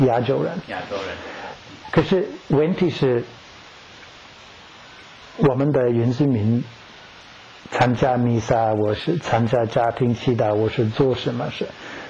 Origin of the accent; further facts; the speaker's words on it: New Zealand; Chinese is a second language; 可是我小的时候在国小，我们做那个艺术课